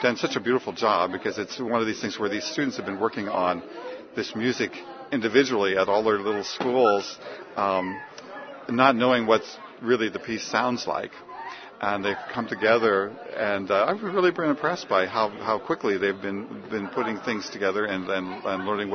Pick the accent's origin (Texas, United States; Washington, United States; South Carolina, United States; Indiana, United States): Washington, United States; Seattle; I'm the guest conductor for the Honor Choir here. I'm from Seattle.